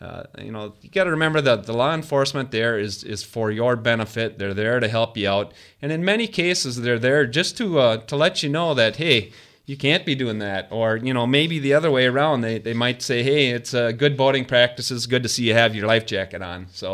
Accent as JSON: {"language": "English", "region": "Wisconsin", "country": "United States", "said": "I am from Wisconsin."}